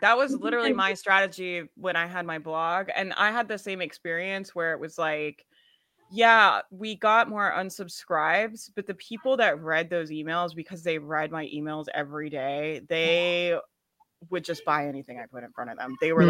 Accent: Southern United States, United States; That's, I'm from the South, right? So it's like, oh, bless her heart.

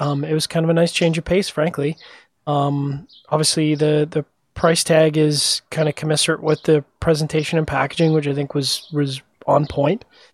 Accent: Canada; Given that I'm a Canadian, I can go there whenever the hell I want

